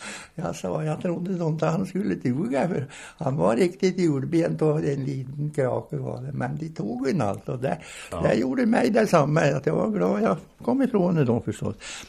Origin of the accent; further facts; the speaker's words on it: Ånhammar, Södermanland, Sweden; Sen var det här min hemtrakt här i Ånhammen